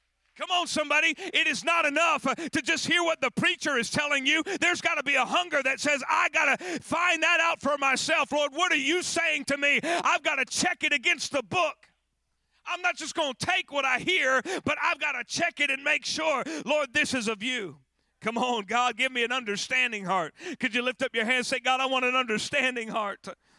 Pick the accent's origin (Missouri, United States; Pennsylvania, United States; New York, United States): New York, United States; born there; I was born in New York. I had visited the city several times.